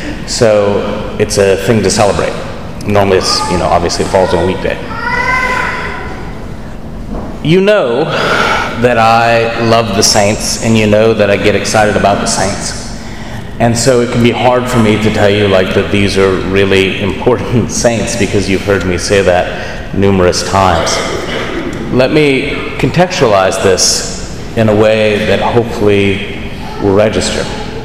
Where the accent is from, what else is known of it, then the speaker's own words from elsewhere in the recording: Scott, Louisiana, United States; Scott, Louisiana, because all the best people are from Scott, right